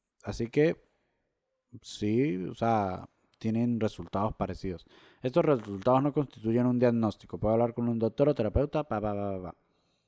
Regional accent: San Cristóbal, Táchira, Venezuela; yo soy gocho de San Cristóbal Andino, ¿yo sería sudamericano o sería caribeño por ser de Venezuela?

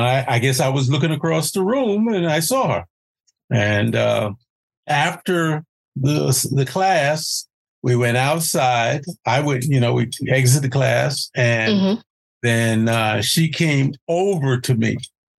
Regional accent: New York, United States; And I was from New York and she was from Kentucky, Louisville, Kentucky.

